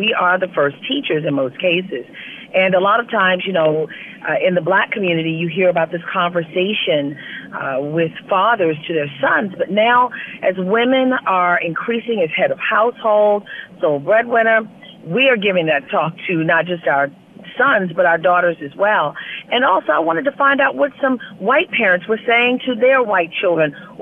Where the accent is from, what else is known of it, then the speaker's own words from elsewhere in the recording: Baltimore, Maryland, United States; I'm a resident of the Baltimore area. I grew up in Baltimore City.